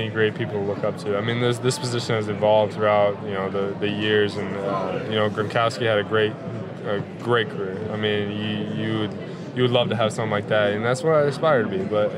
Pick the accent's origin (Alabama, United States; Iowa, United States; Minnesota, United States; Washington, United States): Iowa, United States; Well, I'm from Southern Iowa.